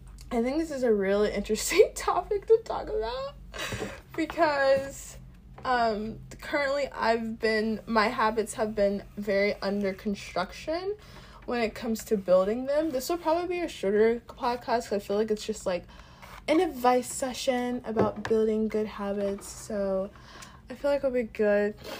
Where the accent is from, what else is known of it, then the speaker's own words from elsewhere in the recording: the South, United States; because I grew up in the South and there was a lot of Southern Baptist people over there. I grew up in Black churches.